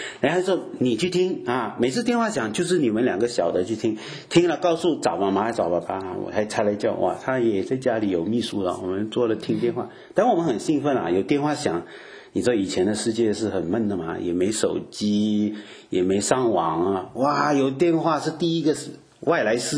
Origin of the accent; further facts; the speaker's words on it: Fujian, China; moved away; 现在我已经很久没有住在家，以前我还没出国的时候，我是福建人啊，所以我们那个地方很多人都是讲福建话的，就是闽南话的啊。